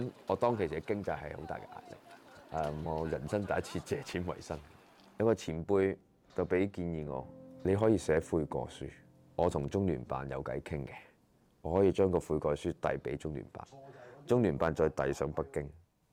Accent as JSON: {"language": "Cantonese", "country": "Hong Kong", "tie": "born or raised there", "said": "我係香港土生土長到如今嘅一個香港人"}